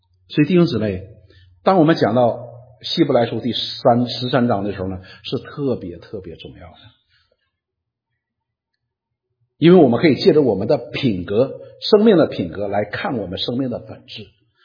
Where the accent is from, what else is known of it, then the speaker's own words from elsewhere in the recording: China; 我们中国人通常会觉得父母和儿女之间的关系是最紧密的